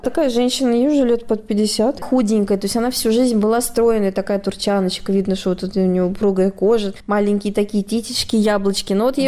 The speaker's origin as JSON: {"language": "Russian", "region": "North Caucasus", "country": "Russia", "said": "еще не додумалась сказать, что я из России. Всегда говорю, что с Кавказа, Кавказия, да."}